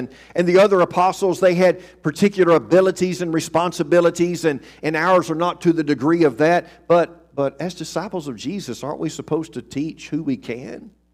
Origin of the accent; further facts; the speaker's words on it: Texas, United States; he mainly preached the gospel up in my part of East Texas, several different places, including my hometown when I was a little bitty boy.